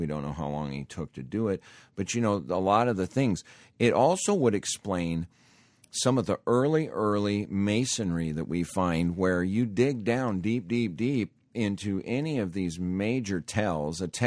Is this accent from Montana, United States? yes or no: yes; Montana, United States; If you've ever been around farms, I grew up in Montana.